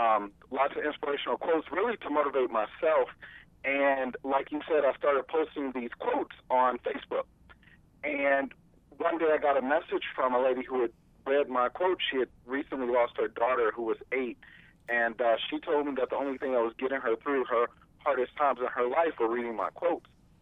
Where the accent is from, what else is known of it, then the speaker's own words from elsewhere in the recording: St. Louis, Missouri, United States; Well, originally, I'm from St. Louis, Missouri.